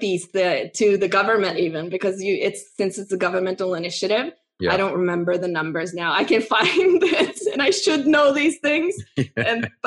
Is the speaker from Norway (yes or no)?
yes; Norway; I'm half Norwegian, half American, but I grew up in Norway, so I consider myself Norwegian.